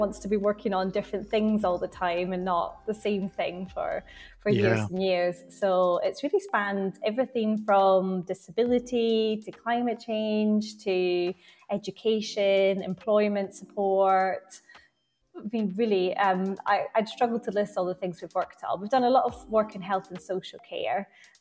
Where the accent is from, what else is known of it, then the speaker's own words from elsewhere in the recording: Scotland, United Kingdom; now in London, United Kingdom; I'm originally from Glasgow. Well, not really Glasgow. Any Scottish people will now be offended because it's not really Glasgow. I'm from a place near Glasgow. But I've lived in London for sort of 10 years or so.